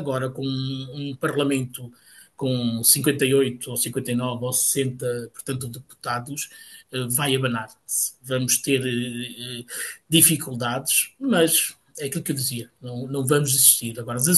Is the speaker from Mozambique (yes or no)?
no; Portugal; enquanto português, enquanto cigano